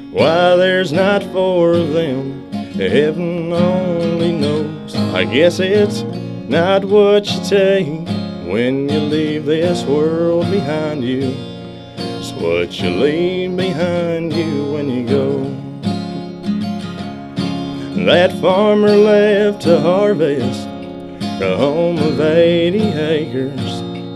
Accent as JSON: {"language": "English", "town": "Navasota", "region": "Texas", "country": "United States", "tie": "born or raised there", "said": "This is a dream come true to be up there on that stage singing in front of my hometown."}